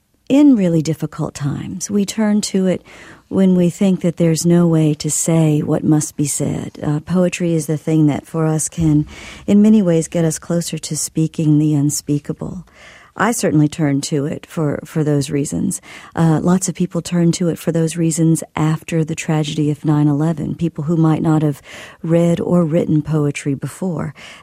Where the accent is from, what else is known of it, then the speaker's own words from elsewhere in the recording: Mississippi, United States; It's about the laws that were in effect not only in my home state of Mississippi, but across the country.